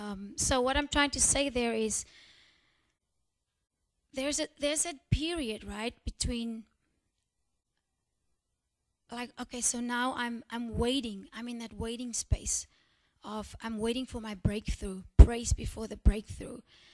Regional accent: South Africa; I'm South African. We don't say y'all.

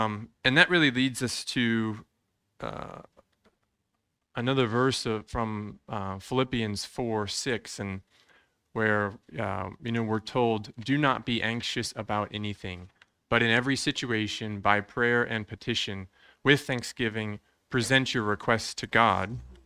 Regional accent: Texas, United States; It never snows in Texas. I grew up in Texas. I think I probably saw snow 2 times, maybe 3 times.

